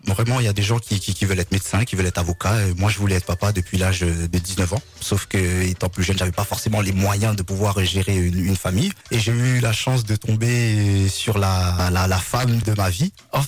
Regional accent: Sarcelles, Île-de-France, France; Moi, je suis issu de la banlieue, j'ai grandi à Sarcelles.

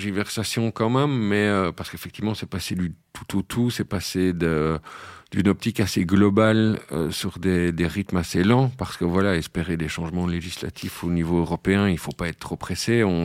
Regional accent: Charleroi, Wallonia, Belgium; on va pas, en tant que Carolo, pouvoir réellement concurrencer Anvers ou Gand.

